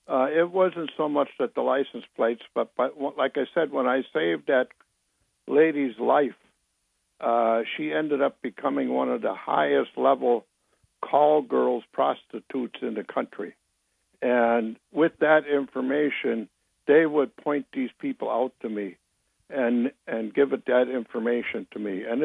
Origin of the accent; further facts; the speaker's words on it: Minnesota, United States; also born or lived in New York; And then when I got out, I went back to New York, and I'm originally from Minnesota, and in 1965, I became a police officer in the New York Police Department.